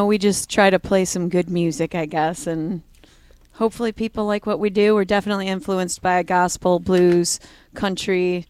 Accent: Detroit, Michigan, United States; Like most people, growing up in Detroit, singing in other big cities, I grew up singing in church. Singing in Detroit, singing gospel of all

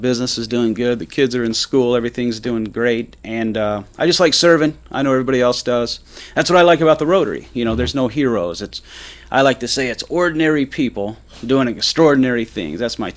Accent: Michigan, United States; now in Dearborn, United States; we have two children. We live in Dearborn, South Dearborn. We bought our first house there 13 years ago. I'm originally from Monroe County. That's where I grew up.

